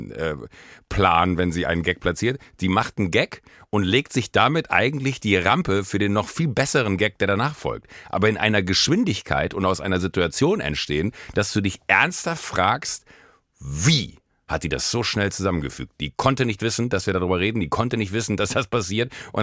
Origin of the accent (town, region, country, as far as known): Munich, Bavaria, Germany